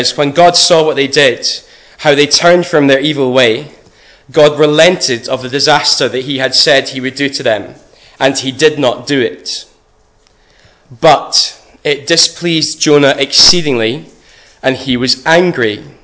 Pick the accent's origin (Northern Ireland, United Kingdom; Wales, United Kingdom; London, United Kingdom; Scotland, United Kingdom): Scotland, United Kingdom; Glasgow; now in Edinburgh, United Kingdom; I grew up in Glasgow. And it's almost a partisan thing to say. And then I moved through to Edinburgh about 6 years ago